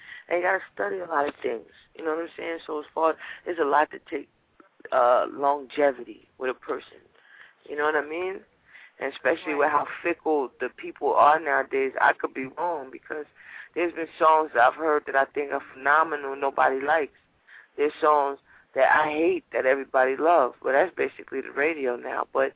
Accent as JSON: {"language": "English", "region": "New Jersey", "country": "United States", "said": "No, I'm from Jersey."}